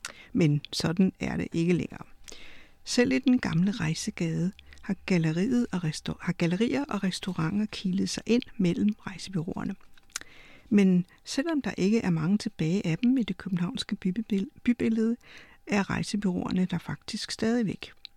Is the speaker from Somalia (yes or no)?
yes; Somalia; Danish is a second language; now in Denmark; Jeg kom til Danmark fra Somalia i 1996